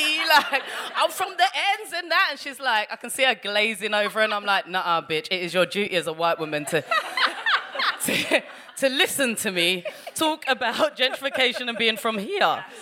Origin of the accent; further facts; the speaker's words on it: Brixton, London, United Kingdom; moved away as an adult; also born or lived in New York; now in Hendon, United Kingdom; So, I am from Brixton. I left in 2000 to go and live in New York, because cool. I'm better than you lot. And I moved back in 2019, and because of COVID and whatever, I ended up living in Hendon.